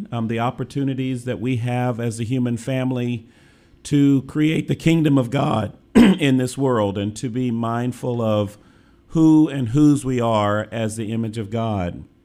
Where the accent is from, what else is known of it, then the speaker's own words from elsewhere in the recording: Clarksdale, Mississippi, United States; Since I was a little boy growing up in Clarksdale, Mississippi